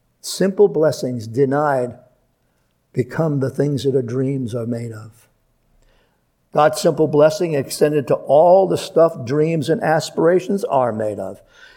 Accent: Brooklyn, New York, United States; In growing up in Brooklyn, you could be on your street, 22nd Street, where I was where I grew up.

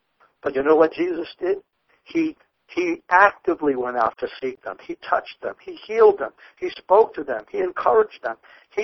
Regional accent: Brooklyn, New York, United States; born there; I was born in the Samaritan Hospital in Brooklyn.

